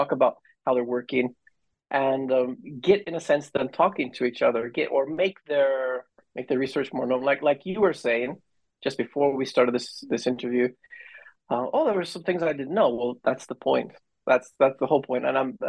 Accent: California, United States; I'm originally from California, and I studied both the United States and in the UK.

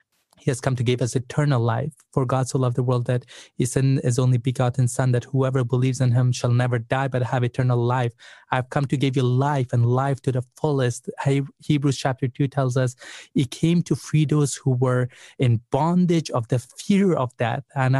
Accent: Afghanistan; Growing up in Afghanistan in the middle of the civil war, I had seen a lot of death.

